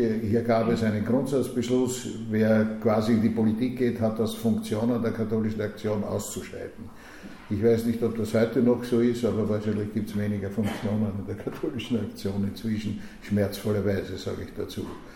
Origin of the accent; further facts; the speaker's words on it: Vienna, Austria; Ich bin in der Pfarre Lichtental groß geworden